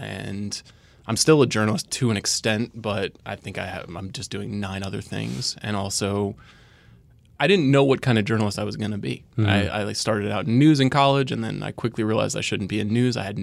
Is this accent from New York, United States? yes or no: yes; Long Island, New York, United States; I'm from Long Island. My dad's a cop. My mom is a clerk typist in a high school.